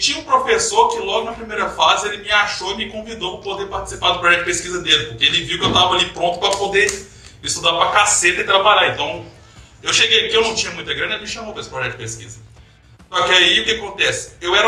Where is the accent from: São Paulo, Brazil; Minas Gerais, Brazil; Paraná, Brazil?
Minas Gerais, Brazil; moved away; quando eu vim de Minas, a gente falava período da faculdade, aqui o pessoal falava fase.